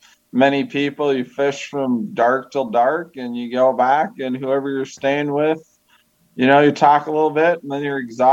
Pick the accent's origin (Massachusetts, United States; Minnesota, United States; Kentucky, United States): Minnesota, United States; I mean, I'm from Minnesota. There's maybe three guys that do it from Minnesota.